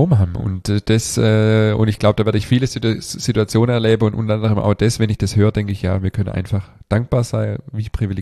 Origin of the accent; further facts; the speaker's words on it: Stuttgart, Baden-Württemberg, Germany; born there; ich bin ja in Stuttgart geboren.